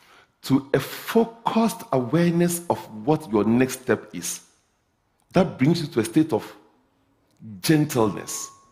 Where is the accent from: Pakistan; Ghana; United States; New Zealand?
Ghana; I'm a universal citizen. I come from Africa, and nature is my teacher.